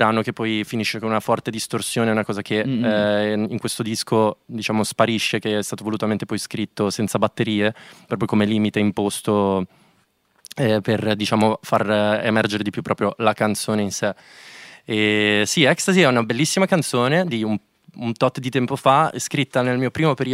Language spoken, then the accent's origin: Italian; Rimini, Emilia-Romagna, Italy; io sono cresciuto in campagna, a Rimini, nella campagna riminese, circondato, diciamo, dalla campagna